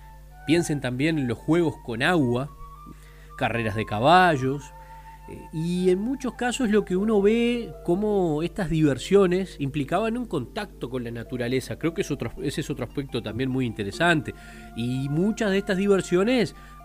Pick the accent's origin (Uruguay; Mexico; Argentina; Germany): Uruguay; somos todos uruguayos